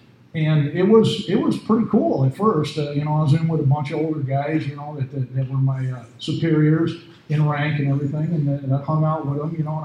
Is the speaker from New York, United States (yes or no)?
no; Wisconsin, United States; I grew up in Wisconsin, in southern Wisconsin, and I really didn't think that my drinking was abnormal